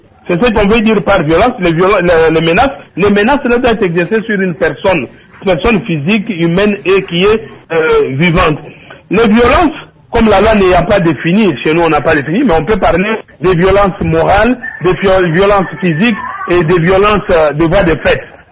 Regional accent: DR Congo; Chez nous en RDC

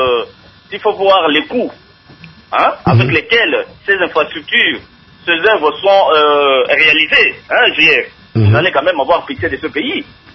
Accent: DR Congo; Nous sommes des Congolais.

